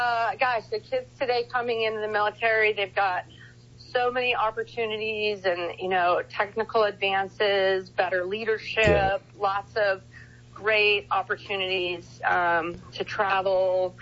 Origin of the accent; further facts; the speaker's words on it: California, United States; So being born and raised in California, I feel like I really haven't explored any places